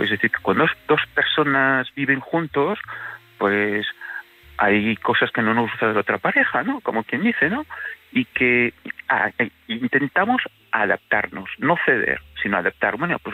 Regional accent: Gijón, Asturias, Spain; si quieres saber un poco más de dónde soy de Gijón.

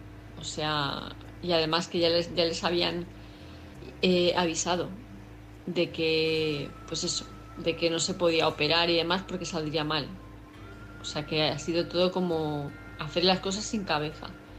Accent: Palma, Balearic Islands, Spain; de Palma de Mallorca

